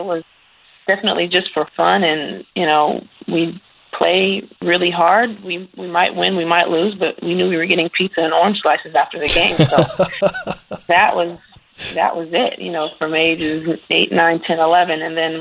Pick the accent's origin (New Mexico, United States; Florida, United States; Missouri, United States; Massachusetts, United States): Missouri, United States; Jefferson City; My childhood was very fun. I grew up, I was actually born in the Midwest. I was born in Jefferson City, Missouri. My mom has some extended family there that she's very close to, and she wanted to raise me with family and around that family.